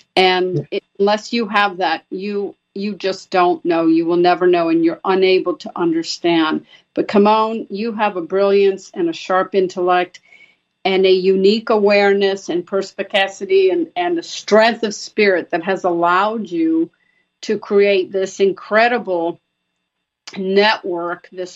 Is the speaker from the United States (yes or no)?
no; Brazil; For me, growing up in Brazil, having been born in Brazil, I still have in my mind as a 6-year-old